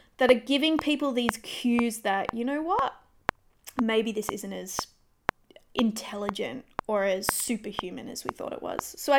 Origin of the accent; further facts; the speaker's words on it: Perth, Western Australia, Australia; We are. And it's going to be very difficult not to make this about Perth.